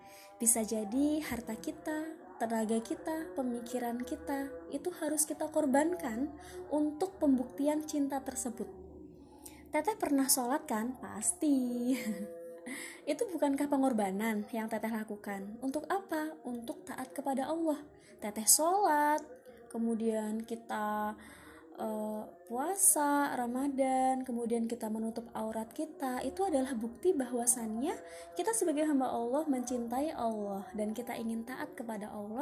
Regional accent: East Java, Indonesia; Meskipun sebenarnya aku bukan asalnya dari Jawa Barat atau dari Bandung, aku asalnya Jawa Timur asli. Ya, jadi perpaduan antara Tulungagung sama Nganjuk.

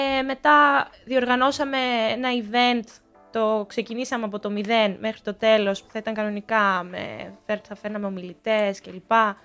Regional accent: Greece; Λέω, εγώ είμαι από την Ελλάδα.

